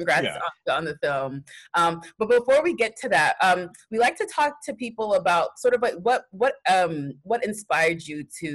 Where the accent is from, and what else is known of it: Texas, United States; born or raised there